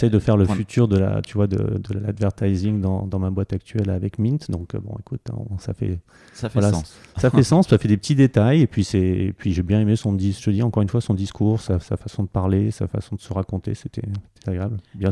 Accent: Antibes, Provence-Alpes-Côte d'Azur, France; now in Milan, Italy; Je viens de Milan, un peu du sud de la France, une petite ville qui s'appelle Antibes.

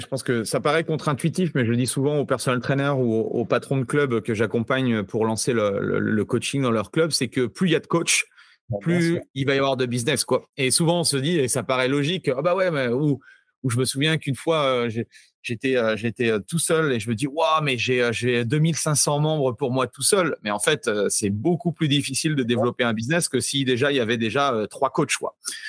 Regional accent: France; chez nous en France

